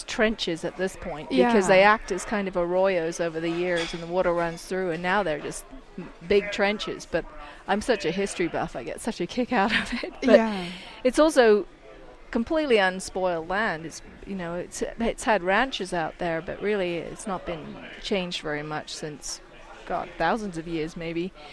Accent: England, United Kingdom; I'm English and it's green year-round.

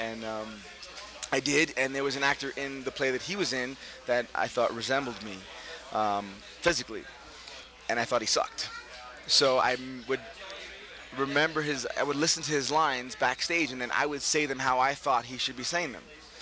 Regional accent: Brooklyn, New York, United States; I'm from Brooklyn, yo! Yes, I'm born and raised in Brooklyn. Lived there for most of my young life until I was 24.

